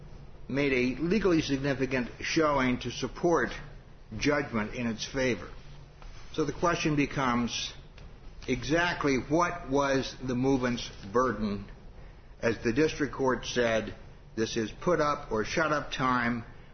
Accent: South Bend, Indiana, United States; from South Bend.

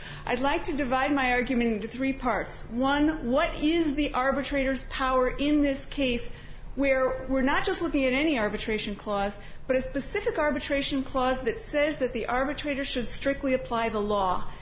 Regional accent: Milwaukee, Wisconsin, United States; from Milwaukee, Wisconsin.

